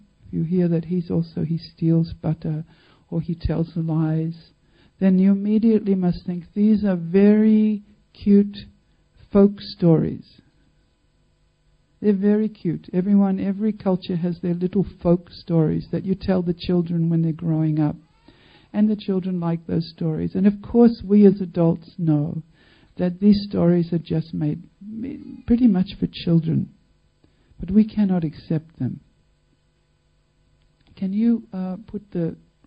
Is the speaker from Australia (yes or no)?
yes; Australia; and I'm an Australian, and everything else spreads out from there.